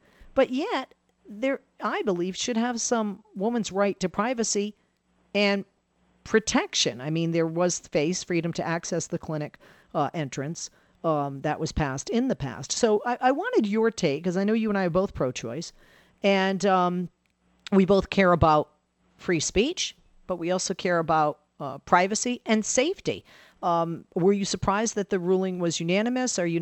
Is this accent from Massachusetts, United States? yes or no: yes; Boston, Massachusetts, United States; I'm originally from Boston, as you know, in the great state of Massachusetts